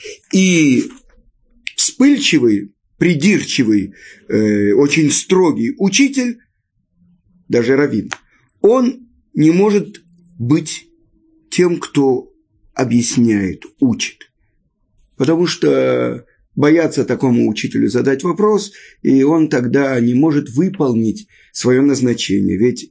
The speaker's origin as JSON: {"language": "Russian", "country": "Russia", "said": "Обычно мы, люди из России, ставим что-то и горячительное."}